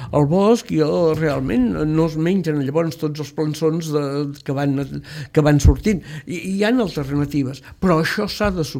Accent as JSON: {"language": "Catalan", "town": "Santa Margarida i els Monjos", "region": "Catalonia", "country": "Spain", "said": "De Santa Margarida i els Monjos."}